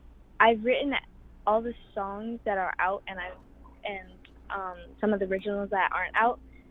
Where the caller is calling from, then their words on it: Akwesasne, New York, United States; Home reservation of Wakusetsnet, right on the border of Canada and America, New York and Ontario.